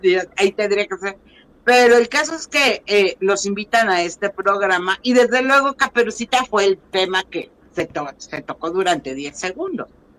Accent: Mexico City, Mexico; born there; Pero yo sigo sin saber cómo se le llama a los nacidos, a los que nacimos en la CDMX.

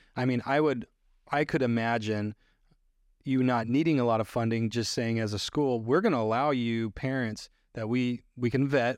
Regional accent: Arizona, United States; the town that I grew up in was near Tombstone.

